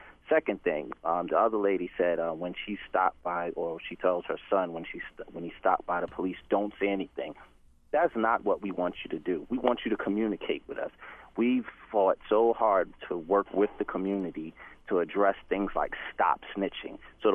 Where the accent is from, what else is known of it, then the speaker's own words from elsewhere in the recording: New York, United States; I'm from New York, and I'm also a policeman in the state of Maryland.